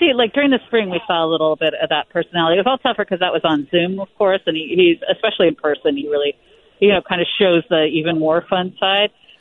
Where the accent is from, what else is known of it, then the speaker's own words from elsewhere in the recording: Monterey, California, United States; also born or lived in Alameda; when I was a kid, you know, I grew up in Alameda and then Monterey, reading the Chronicle, of course.